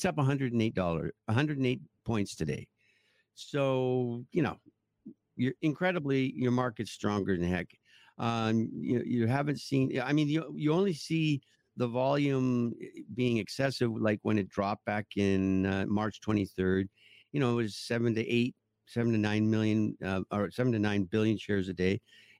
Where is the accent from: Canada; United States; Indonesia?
Canada; I'm a Canadian and I have no doctor.